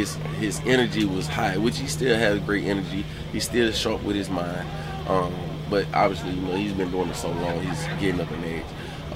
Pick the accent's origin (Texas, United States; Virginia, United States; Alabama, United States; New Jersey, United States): Alabama, United States; now in Cincinnati, United States; There's no offense to the chili. I'm from Alabama. Right. I just know what real chili tastes like.